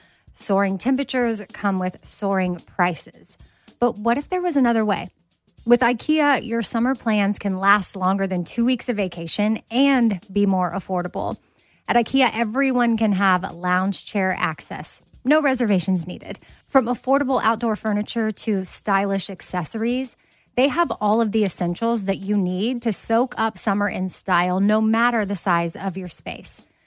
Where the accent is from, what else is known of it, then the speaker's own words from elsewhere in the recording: Texas, United States; Well, I'm from Texas. Yes, I can give you a big old Texas y'all anytime.